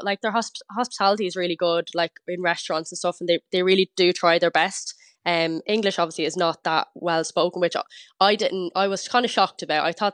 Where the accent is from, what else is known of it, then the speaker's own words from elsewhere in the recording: Australia; I suppose I came from Australia, so I didn't really feel that it was majorly expensive.